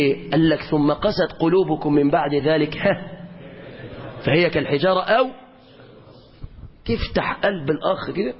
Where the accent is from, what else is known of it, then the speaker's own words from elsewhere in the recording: Egypt; طبعا ده لو عندنا في مصر هنا هيقول له ده الشافعي مات وسابني يا ابني